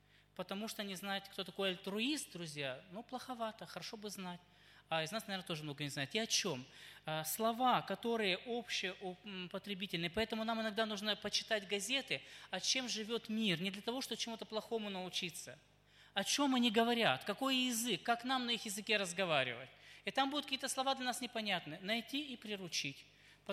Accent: Urals, Russia; Просто мы с Урала, мы знаем, что такое баня. Мороз там, весь там, и в баню это все.

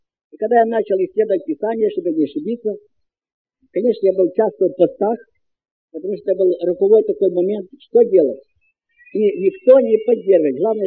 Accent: Voznesensk, Mykolaiv Oblast, Ukraine; я сам родом с Вознесенской, город Вознесенск, Николаевской области.

